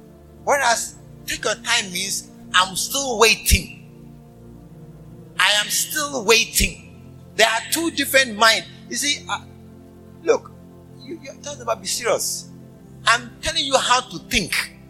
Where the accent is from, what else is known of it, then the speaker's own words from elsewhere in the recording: Ghana; Because as a Ghanaian, for the first time, I've crossed the passport control, I've crossed security, I've crossed immigration.